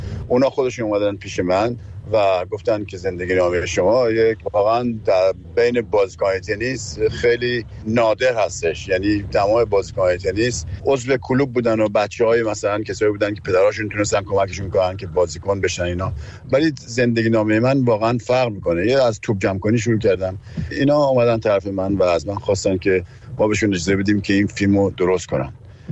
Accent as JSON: {"language": "Persian", "town": "Tehran", "region": "Tehran Province", "country": "Iran", "tie": "born or raised there"}